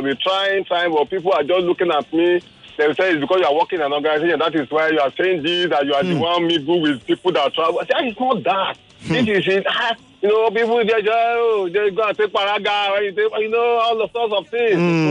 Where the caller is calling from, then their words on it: Ikotegbe, Nigeria; I'm calling from Ikotegbe.